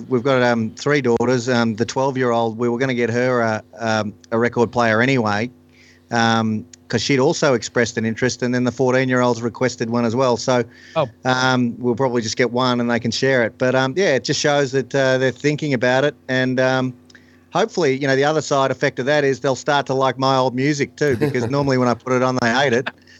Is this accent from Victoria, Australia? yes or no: yes; Bairnsdale, Victoria, Australia; Well, growing up I grew up in Bairnsdale in Victoria